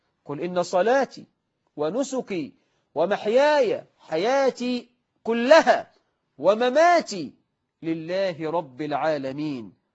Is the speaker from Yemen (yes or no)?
no; Egypt; فاللهم اجعل بلدنا مصر آمنة مطمئنة